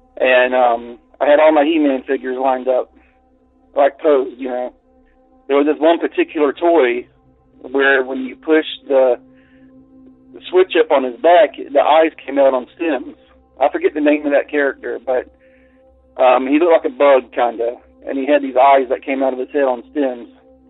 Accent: Florida, United States; And like I said, I grew up in Central Florida in rural areas. And we lived in a single wide trailer.

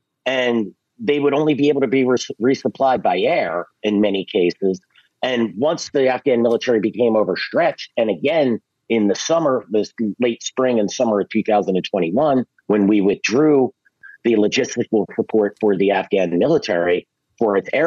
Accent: Philadelphia, Pennsylvania, United States; the airport isn't like in my hometown of city of Philadelphia

